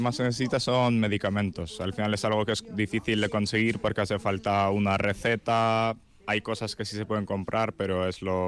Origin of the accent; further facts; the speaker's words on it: Lviv, Lviv Oblast, Ukraine; Spanish is a second language; Soy de Lviv, es la parte que hace frontera con Polonia.